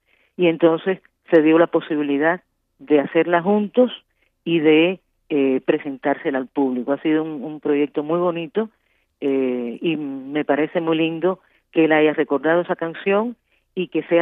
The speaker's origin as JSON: {"language": "Spanish", "country": "Cuba", "said": "Un saludo para mi pueblo cubano. Un beso grande."}